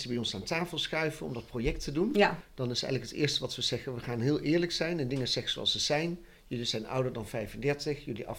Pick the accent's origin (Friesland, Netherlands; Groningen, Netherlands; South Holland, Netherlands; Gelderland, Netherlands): Gelderland, Netherlands; Nijmegen; Ik kom uit Nijmegen. Ik ben 54.